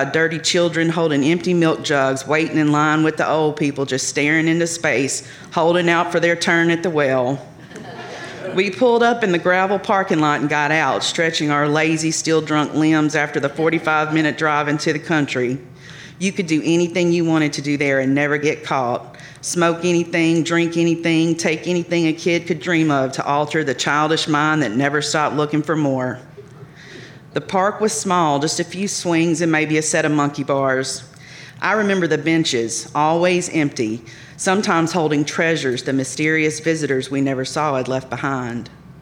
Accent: Mississippi, United States; It was the only place we knew to get lost in the woods for fun like we did growing up in Mississippi.

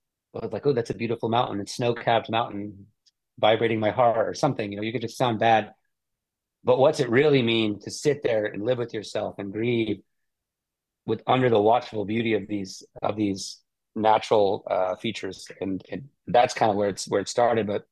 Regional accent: Connecticut, United States; I'm from Connecticut, but I'm currently living in rural western Colorado, about a 40-minute drive to the first stoplight.

